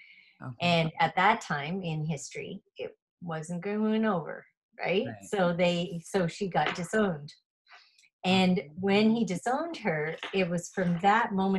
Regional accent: Oakville, Ontario, Canada; born there; now in Burlington, Canada; I was originally born in Oakville, Ontario, Canada, and and now I live in Burlington, which isn't too far away from Oakville.

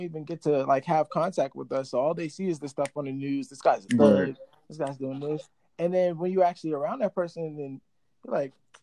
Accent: Brooklyn, New York, United States; And then I originally grew up in New York. Like, I grew up in Brooklyn.

